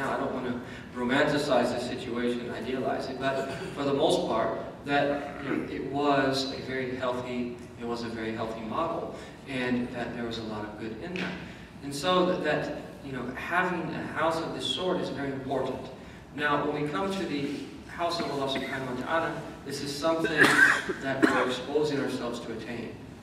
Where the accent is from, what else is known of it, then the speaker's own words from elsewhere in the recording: Kansas, United States; when I was growing up in Kansas, we'd be going to grandmother's house, right?